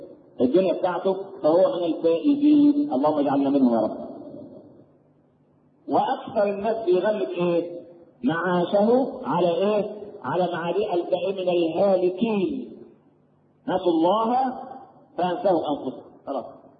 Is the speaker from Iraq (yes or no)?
no; Egypt; لكن احنا كمصريين معتبرين العيش هو ده الايه؟